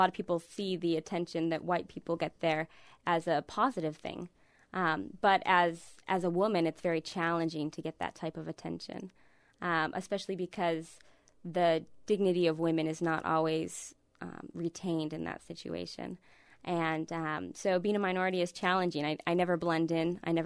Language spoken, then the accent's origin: English; Midwest, United States; You can tell I'm from the Midwest. I say pop.